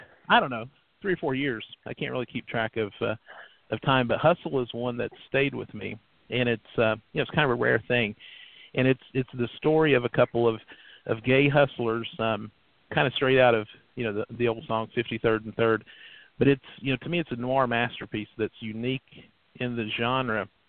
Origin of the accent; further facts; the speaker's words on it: Virginia, United States; I mean, I'm from Southwest Virginia.